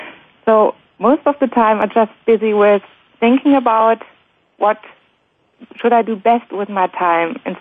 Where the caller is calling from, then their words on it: Essen, North Rhine-Westphalia, Germany; It's Essen.